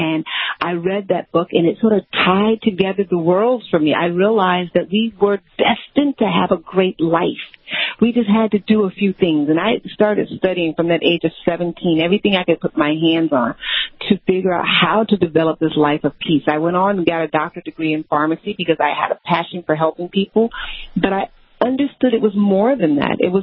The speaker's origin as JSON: {"language": "English", "town": "Chicago", "region": "Illinois", "country": "United States", "said": "dirty of me from the south side of Chicago."}